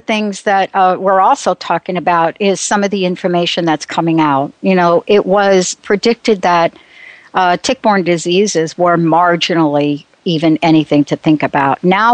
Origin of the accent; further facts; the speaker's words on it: New Jersey, United States; And the minute I told him I was from New Jersey, he did the test.